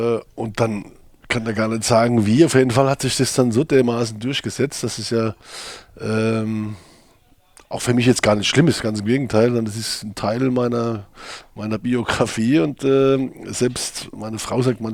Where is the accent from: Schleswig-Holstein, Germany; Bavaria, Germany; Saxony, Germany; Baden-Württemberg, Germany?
Baden-Württemberg, Germany; Leutershausen; also born or lived in Heidelberg; wir sind ja in der Weingegend groß geworden, in Heidelberg oder Leutershausen letztendlich.